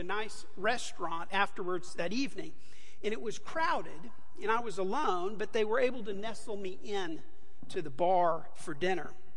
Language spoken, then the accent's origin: English; Houston, Texas, United States; And I told him I was a minister from Houston and why I was in town.